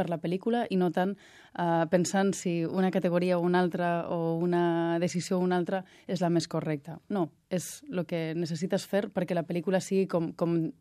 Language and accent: Catalan; Galicia, Spain; jo crec que també ha sigut part de la meva família, el meu context, la meva infància a Galícia